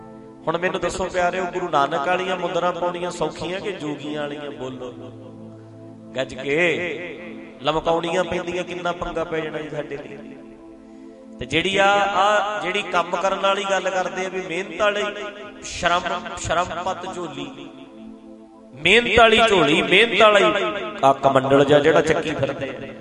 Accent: Punjab, India; ਅਸੀਂ ਵੀ ਪੰਜਾਬੀ ਹਾਂ, ਅਸੀਂ ਵੀ ਸਿੱਖ ਕੌਮ ਵਿੱਚ ਆਉਂਦੇ ਹਾਂ

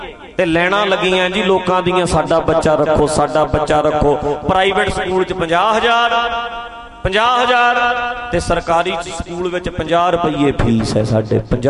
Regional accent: Dhadrian, Punjab, India; ਸਾਡੇ ਨਾ ਨੇੜੇ ਪਿੰਡ ਰੱਤੋਕੇ ਆ, ਮੇਰੇ ਪਿੰਡ ਢੱਡਰੀਆਂ ਦੇ ਨਾਲ ਇੱਕ ਪਿੰਡ ਆ ਰੱਤੋਕੇ।

